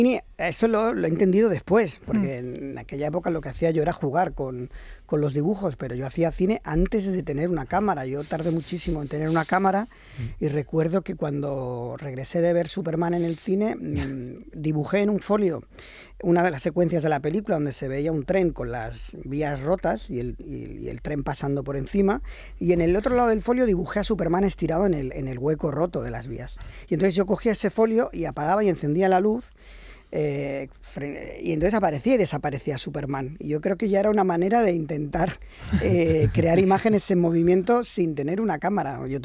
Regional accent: Barcelona, Catalonia, Spain; estuve yo en el barrio donde yo crecí, en la Trinitat Vella, que es un barrio de gente humilde, muy humilde, de Barcelona

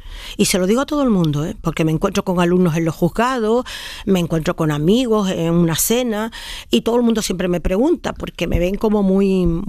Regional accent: Canary Islands, Spain; Y yo, que soy canaria y que no estoy acostumbrada, salvo estos días que aquí ha nevado, pero normalmente aquí no nieva.

